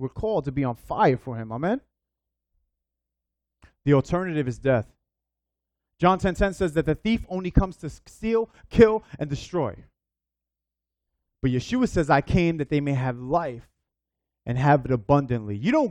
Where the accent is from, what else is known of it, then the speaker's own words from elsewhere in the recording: New York, United States; When I grew up in New York, you would take the train.